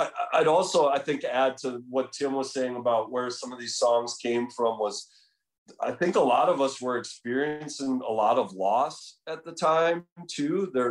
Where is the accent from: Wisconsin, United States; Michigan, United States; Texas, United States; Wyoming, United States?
Wisconsin, United States; Green Bay; which is in high school, in the town I grew up in Green Bay, there was the only topographical feature was a place called Scraze Hill.